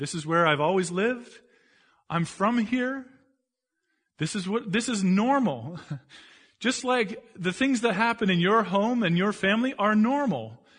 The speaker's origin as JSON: {"language": "English", "country": "Canada", "said": "No, I'm Canadian. I don't have an accent."}